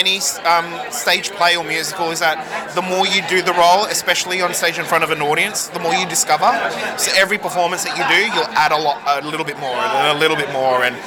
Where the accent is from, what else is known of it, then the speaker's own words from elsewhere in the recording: Australia; Born and raised in Australia.